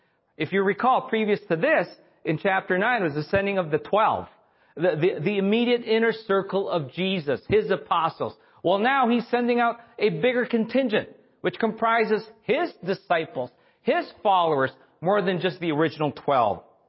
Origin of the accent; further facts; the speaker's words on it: Philippines; and by the way, I grew up in the Philippines